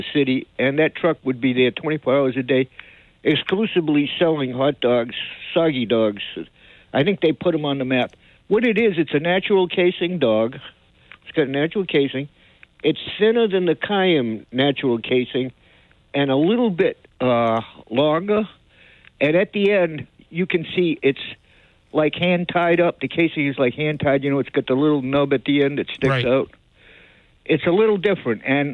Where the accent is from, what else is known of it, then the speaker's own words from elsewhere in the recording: Rhode Island, United States; I grew up in Rhode Island, and soggy dogs are very big.